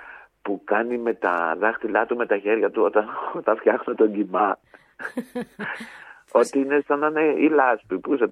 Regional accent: Athens, Attica, Greece; εγώ μεγάλωσα στο Κουκάκι, περιφερειακό Φιλοπάπου.

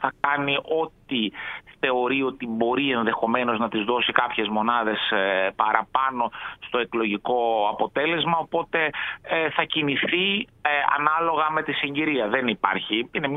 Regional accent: Thessaloniki, Central Macedonia, Greece; να κατέλθω στην Α Θεσσαλονίκη, στην περιφέρειά μου, στις επόμενες εκλογές, δηλαδή στην πατρίδα μου εννοώ.

